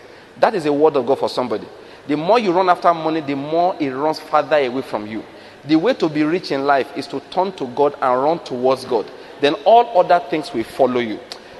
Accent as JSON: {"language": "English", "country": "Nigeria"}